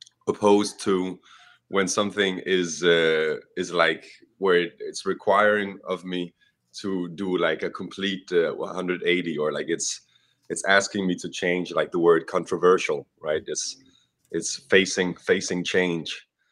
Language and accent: English; Italy; I grew up in Italy. So I actually didn't go to the Danish school system.